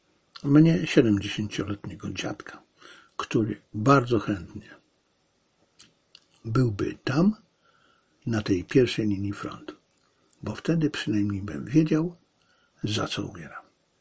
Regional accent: China; Ja jestem Chińczykiem

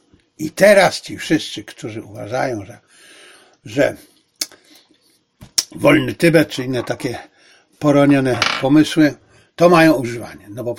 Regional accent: Zabrze, Silesian Voivodeship, Poland; ja jestem Ślązakiem. Pochodzę z miasta Zabrza, urodziłem się w roku 50, a 5 lat wcześniej to samo miejsce nazywało się Hindenburg.

